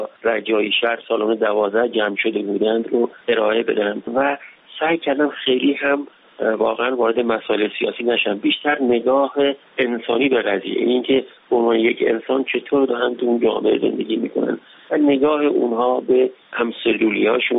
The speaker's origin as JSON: {"language": "Persian", "region": "Khuzestan", "country": "Iran", "said": "خاطرات من از شروع جنگ و اینها که اهل خوزستان بودم"}